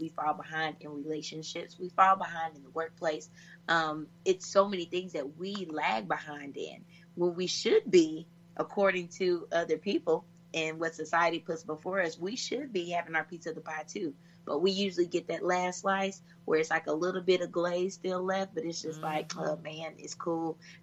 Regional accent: Jacksonville, Arkansas, United States; now in Los Angeles, United States; I'm not from LA, I'm from Arkansas, I'm from Jacksonville, Arkansas, right outside of Little Rock, super small town. And so moving to LA was like super crazy.

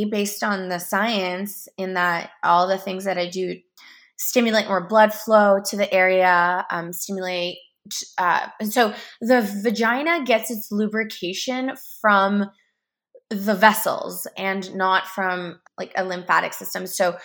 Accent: Canada; I'm from Canada.

